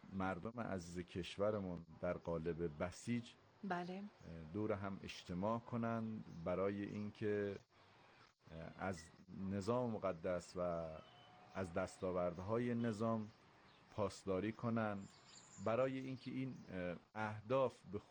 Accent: Ardal, Chaharmahal and Bakhtiari, Iran; بله، بخش میانکو، روستای سرمازه.

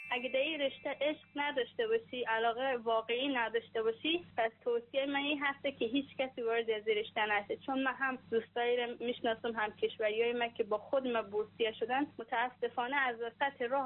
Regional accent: Herat, Afghanistan; also born or lived in Daykundi; now in Iran; از ولایت دایکنده سالتم و در هرات هم بزرگ شدم.

